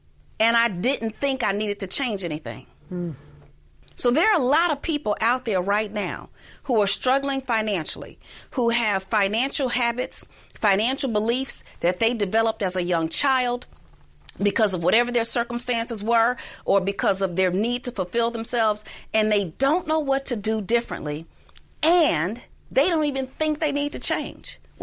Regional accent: Chicago, Illinois, United States; I was born and raised in Chicago.

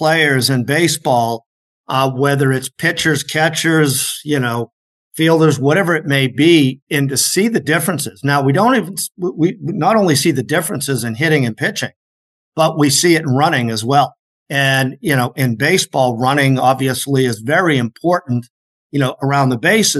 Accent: Massachusetts, United States; now in New Hampshire, United States; So I live in New Hampshire now. I grew up in Massachusetts

